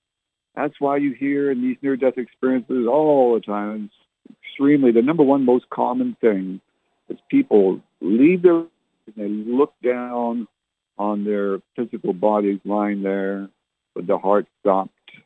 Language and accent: English; Canada; now in United States; I was born and raised in Canada.